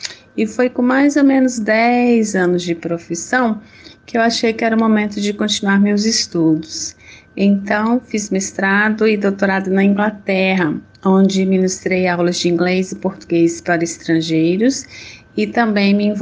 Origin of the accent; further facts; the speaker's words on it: Brasília, Federal District, Brazil; also born or lived in Caçapava, São Paulo; Eu sou de Caçapava, uma cidade do interior de São Paulo, mas eu cresci em Brasília, onde me formei em tradução português e inglês pela Universidade de Brasília.